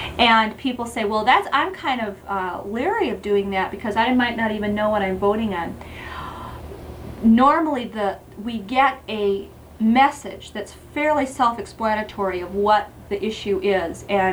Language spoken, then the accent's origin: English; Sioux Falls, South Dakota, United States; If I didn't say it, I'm from Sioux Falls, South Dakota.